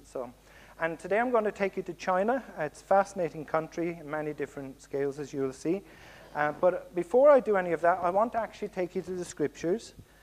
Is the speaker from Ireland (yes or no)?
yes; Ireland; moved away as an adult; And I'm an Irish immigrant, if you want to strictly say. I've lived over here for over 35 years, which is well over half my life.